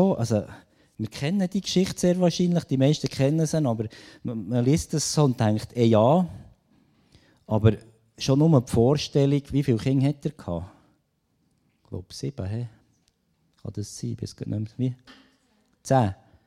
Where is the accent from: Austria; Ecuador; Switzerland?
Switzerland; Und wo wir gerade als Schweizer eine sehr starke Fehlprägung mit auf einen Weg überkommen